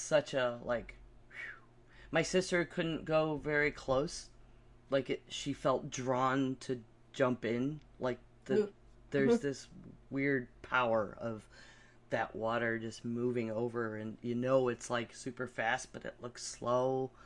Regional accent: Buffalo, New York, United States; I'm from Buffalo, and it's like the first city he mentions

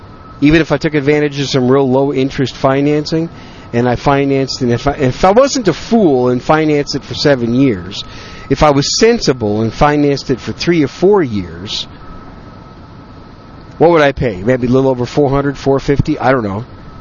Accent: Wisconsin, United States; I'm from the Green Bay area, a little town just outside of Green Bay, about 15 minutes away.

